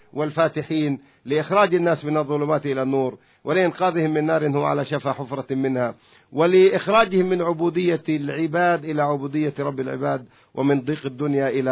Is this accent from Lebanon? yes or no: no; Palestine